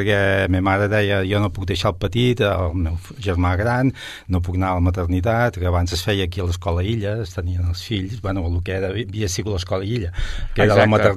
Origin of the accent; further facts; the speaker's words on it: Sabadell, Catalonia, Spain; Vaig néixer a Sabadell i encara segueixo. I, bueno, jo vaig néixer a la plaça del Mercat.